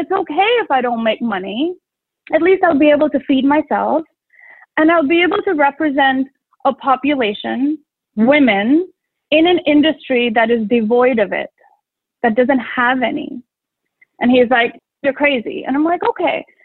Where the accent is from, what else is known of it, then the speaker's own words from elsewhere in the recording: India; now in Fairfield County, United States; I'm a woman of Indian origin, and then I'm a farmer. So I'm an Indian woman farmer who lives and farms in Fairfield County